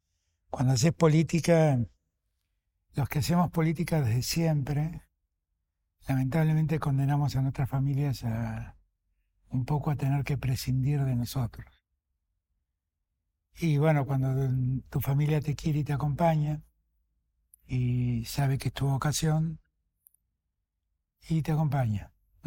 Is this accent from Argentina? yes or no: yes; Argentina; Nosotros como argentinos debemos revisarnos en eso, ¿no?